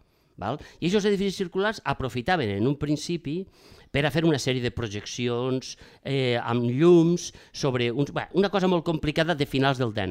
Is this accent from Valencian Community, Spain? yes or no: yes; Valencia, Valencian Community, Spain; tants i tants valencians que lluitem per esquivar l'èxit